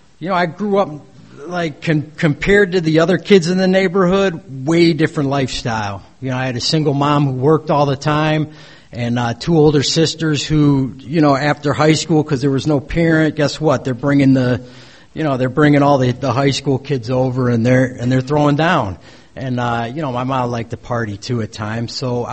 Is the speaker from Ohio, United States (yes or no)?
yes; Cleveland, Ohio, United States; But I was born in Cleveland, Ohio, and I grew up with a beautiful single mother and two beautiful older sisters.